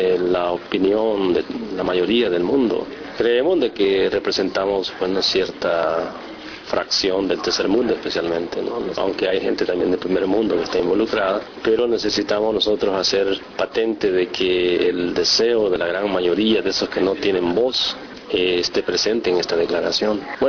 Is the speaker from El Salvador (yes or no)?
yes; El Salvador; deslaves en mi país, en El Salvador.